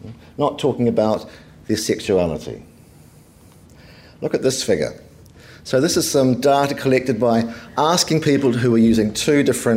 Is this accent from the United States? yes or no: no; New Zealand; I'm from New Zealand.